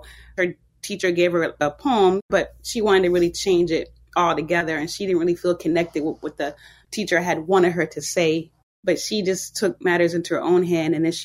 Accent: the South, United States; For me, just growing up in the South and not having access to like stories that were about my own culture

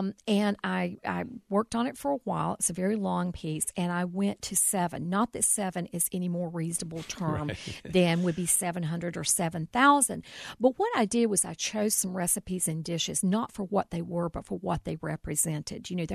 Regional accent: Boone, United States; when I was growing up in Boone, we had two sisters.

